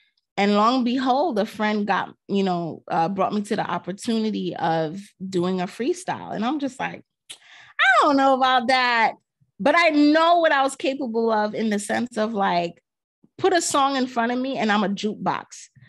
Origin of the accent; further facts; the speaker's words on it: Brooklyn, New York, United States; Growing up in Brooklyn, and not only Brooklyn, 80s baby, 90s era, lover of 90s hip hop, 90s R&B.